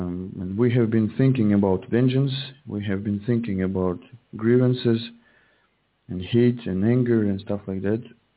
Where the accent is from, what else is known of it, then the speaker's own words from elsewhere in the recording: Russia; I'm from Russia.